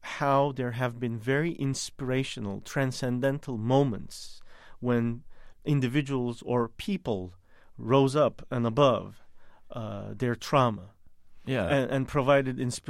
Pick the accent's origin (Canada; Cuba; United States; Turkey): Turkey; I had no knowledge of Middle Eastern music at the time, even though I grew up in Turkey.